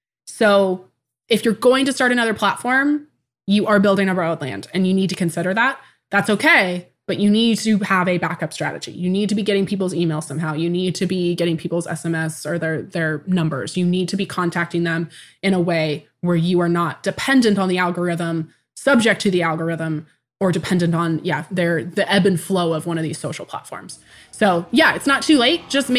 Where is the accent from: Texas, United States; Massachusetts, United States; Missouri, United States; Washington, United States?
Washington, United States; Tacoma; born there; I was born in 1994 in Tacoma, Washington.